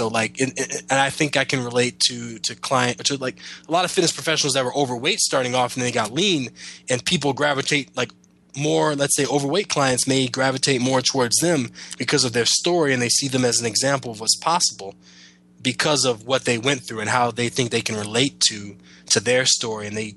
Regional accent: Detroit, Michigan, United States; Man, I remember because I grew up in Detroit, and in Detroit, I think rumor has it that that's where they test out all the new stuff

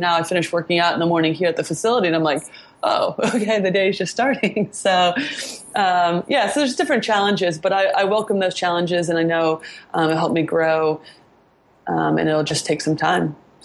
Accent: Indiana, United States; I grew up in Indiana, and yes, I was way above average athlete in Indiana

